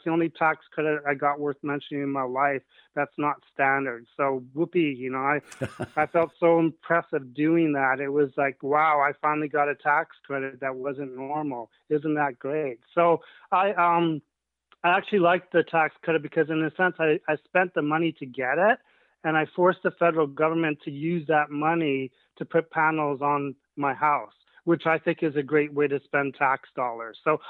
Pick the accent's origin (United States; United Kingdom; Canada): Canada; I always like to go camping in the mountains of Canada. I'm a Canadian.